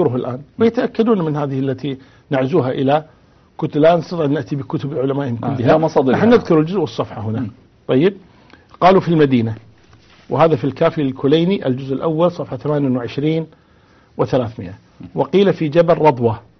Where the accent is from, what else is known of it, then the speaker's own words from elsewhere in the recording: Kuwait; إيه عندنا في الكويت إنه كان يمشي على كورنيش البحر